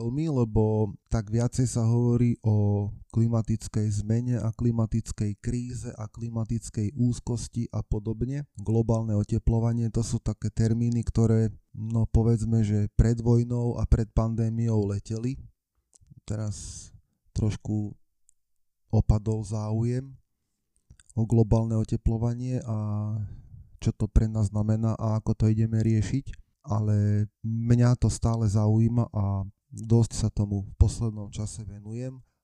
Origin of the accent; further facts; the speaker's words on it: Žemberovce, Nitra Region, Slovakia; najmä cez kňazov, ktorí pôsobili u nás v Žemberovciach, som ich tak obdivoval a vnímal.